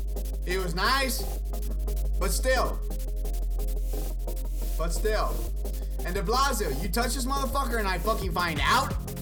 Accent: Texas, United States; Hell, I'm from Texas.

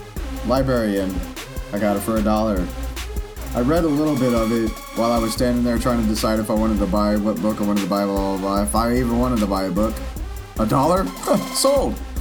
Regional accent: Texas, United States; I grew up in Texas where, I guess I'm just going to have to let this one fly

